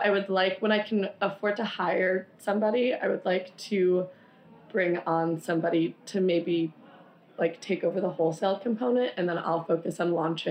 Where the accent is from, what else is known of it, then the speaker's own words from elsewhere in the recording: Long Island, New York, United States; I'm a tri-state girl. I'm from Long Island.